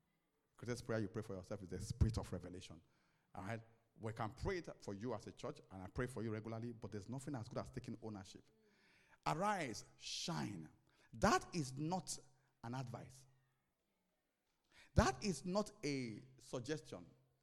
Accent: London, United Kingdom; they started mocking my accent. They said, oh

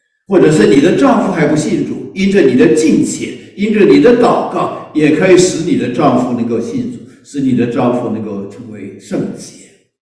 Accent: Taiwan; 我们中国人说我们台湾人说谈恋爱，我这个还不够传神

